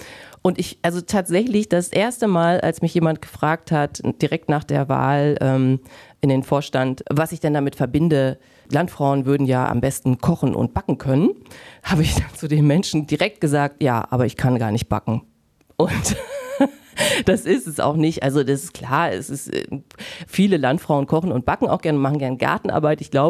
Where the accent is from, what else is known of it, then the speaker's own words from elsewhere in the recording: Wehe, North Rhine-Westphalia, Germany; also born or lived in Bielefeld; also ich komme ja auch von hier, also aus Wehe, beziehungsweise ich komme wirklich ganz aus dem Norden, zwischen Wehe und Stroen.